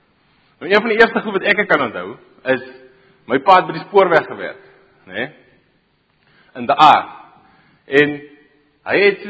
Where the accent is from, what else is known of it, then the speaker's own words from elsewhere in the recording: Karoo, South Africa; dit is gebore en getoe daar in die Karoo, waar ek groot geword het.